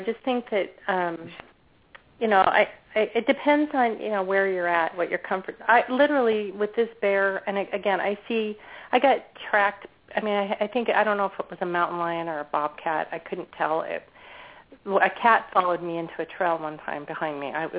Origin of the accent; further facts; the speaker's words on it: Utah, United States; also born or lived in Alaska / Washington State; Well, I was born and raised in Utah, so I used to go squatching there. But when I was a teenager, I also lived in Alaska for many years, and then I lived in Washington State.